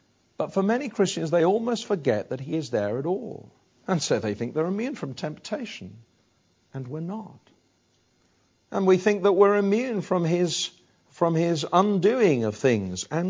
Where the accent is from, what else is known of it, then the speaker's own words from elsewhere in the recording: Wales, United Kingdom; Now, being a Welshman, not an Englishman, it kind of passed me